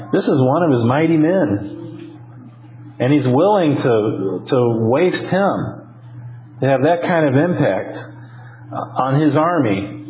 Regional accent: Tampa, Florida, United States; when I was growing up in Tampa

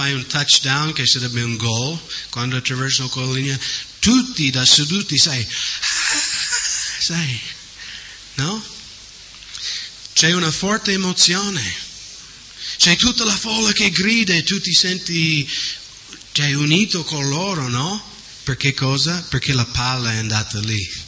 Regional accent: United States; Italian is a second language; now in Italy; tutta questa roba è partita dall'America, quindi il mio paese è proprio radice del male

